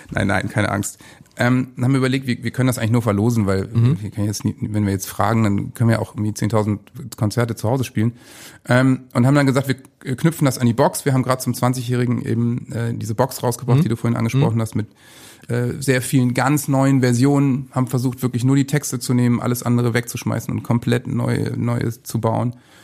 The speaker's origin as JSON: {"language": "German", "region": "Bremen", "country": "Germany", "tie": "born or raised there", "said": "ich bin natürlich in Bremen aufgewachsen, da sozialisiert."}